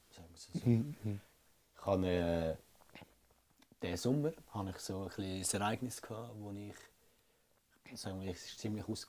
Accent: Switzerland; Wir kommen ja von überall aus der Schweiz.

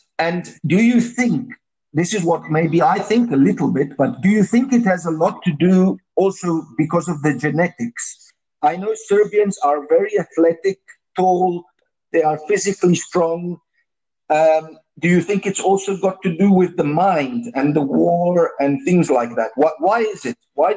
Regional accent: Italy; English is a second language; Okay, I'm from Italy, but we are close.

